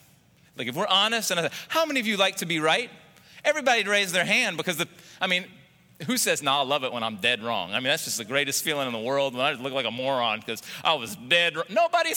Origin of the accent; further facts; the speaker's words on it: Louisiana, United States; Now, I grew up in Cajun land and we had fig trees.